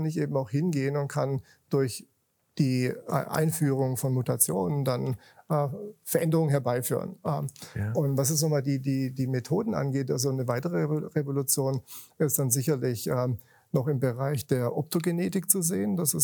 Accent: Heilbronn, Baden-Württemberg, Germany; Also ich bin im Zentrum von Heilbronn aufgewachsen, in der Nähe vom Fühlpark. Und sind dann im Alter von 7 sind wir dann nach Kirchhausen umgezogen.

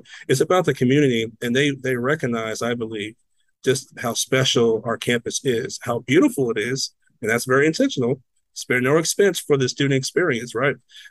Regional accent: San Antonio, Texas, United States; Like, I grew up in San Antonio and I didn't know that this was here.

